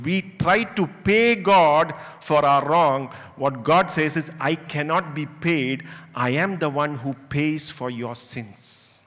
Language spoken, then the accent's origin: English; India; I cannot change my Indianness. I am an Indian, right?